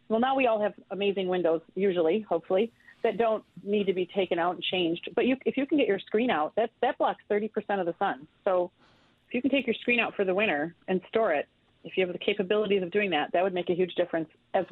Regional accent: Midwest, United States; We're from the Midwest. We know what we look like after the Michigan and Wisconsin winter.

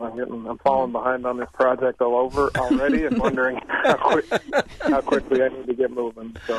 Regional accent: Utah, United States; Haven't had this scale of a garden in Wisconsin yet. I'm originally from Utah.

